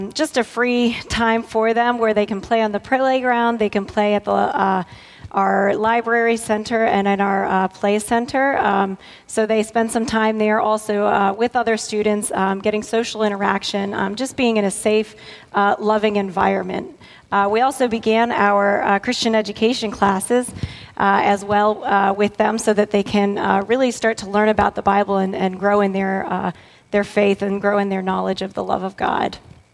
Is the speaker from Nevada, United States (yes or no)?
no; Catonsville, Maryland, United States; moved away as an adult; now in Guatemala; I grew up in Catonsville, close to here, and graduated from Towson University.